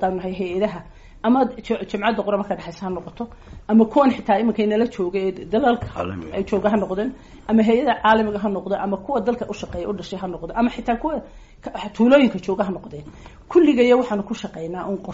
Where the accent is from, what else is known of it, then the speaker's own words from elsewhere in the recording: Somaliland, Somalia; anigu waxaan ahay reer Somaliland